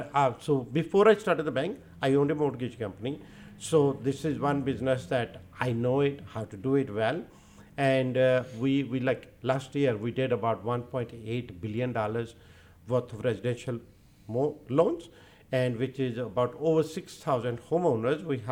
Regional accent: India; So the gold coins, like, I'm from India.

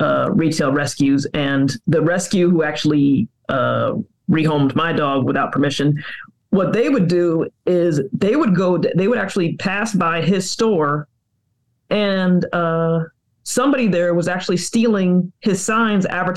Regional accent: Los Angeles, California, United States; it was actually in my hometown, Los Angeles, because there was a pet store at this mall called the Beverly Center. I used to go there back in the 90s when I was a kid

